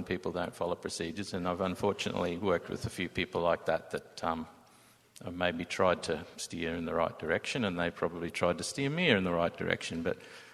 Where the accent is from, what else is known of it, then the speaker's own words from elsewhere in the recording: Cairns, Queensland, Australia; Cairns, Australia.